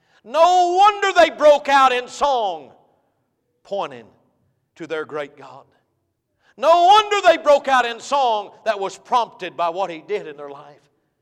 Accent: United States; The only reason that I, as an American citizen, a Gentile, knows in my heart

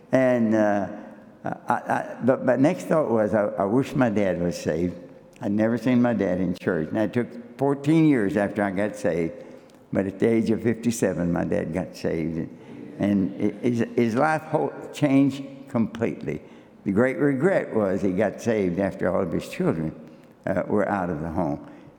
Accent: Kentucky, United States; I was born and reared in Western Kentucky. My dad was a coal miner.

